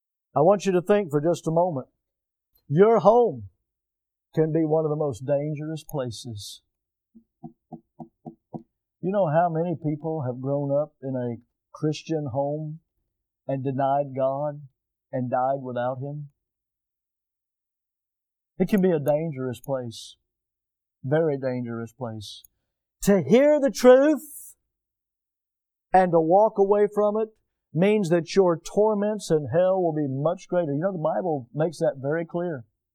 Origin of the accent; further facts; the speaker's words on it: Milton, Florida, United States; I'm so thankful that I was born and raised here in Milton, Florida, and that my mom and dad got saved and started taking us to church over at Baghdad.